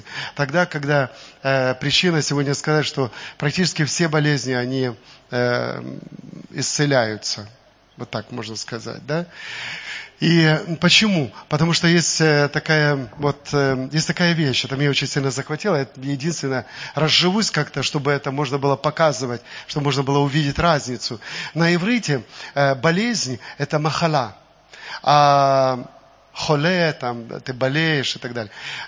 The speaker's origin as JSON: {"language": "Russian", "town": "Jerusalem", "region": "Jerusalem District", "country": "Israel", "said": "Ну, конечно, я из Иерусалима, поэтому мне хотелось бы чуть-чуть с вами поговорить об этом чудесном городе."}